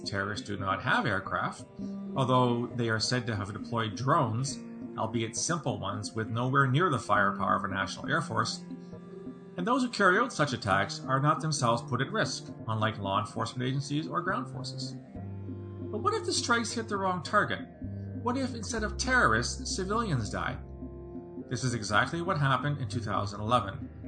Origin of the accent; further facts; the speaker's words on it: Canada; I am Canadian, and I worked in counterterrorism for the Canadian Security Intelligence Service, or CSIS